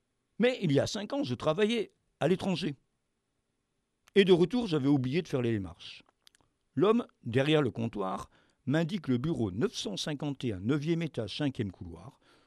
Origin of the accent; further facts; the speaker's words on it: France; J'ai beau lui dire que je suis un Français de souche, et cela depuis au moins 1600 ans